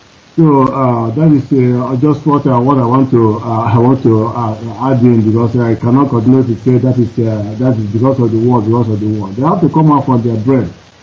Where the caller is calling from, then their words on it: Cologne, North Rhine-Westphalia, Germany; I'm calling from Cologne, Germany.